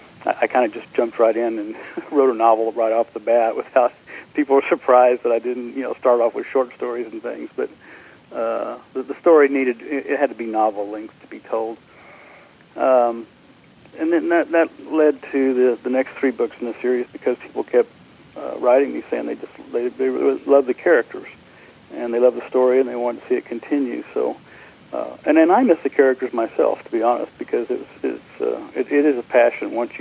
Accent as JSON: {"language": "English", "region": "Texas", "country": "United States", "said": "Basically, I'm from Texas. You can probably tell a little bit by the accent."}